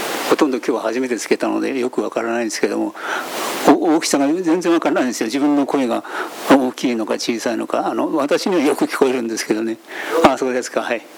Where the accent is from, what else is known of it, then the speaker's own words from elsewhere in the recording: Hita, Oita, Japan; moved away as an adult; also born or lived in Tokyo; 私が母日田というところで生まれ育ったんですけども、18歳を機にそこを旅立って、そして10年間ぐらい東京で暮らすわけですけども